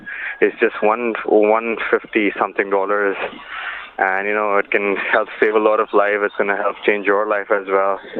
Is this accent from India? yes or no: yes; India; I think he pretty much understood that I'm from India because of my features.